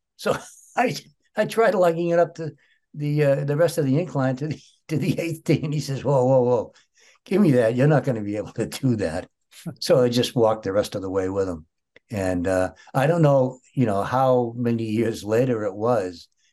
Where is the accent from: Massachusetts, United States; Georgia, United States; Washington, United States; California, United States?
Massachusetts, United States; Woburn; Well, I grew up in a town or a city called Woburn, W-O-B-U-R-N, and it's about 10 miles slightly northwest of the city of Boston.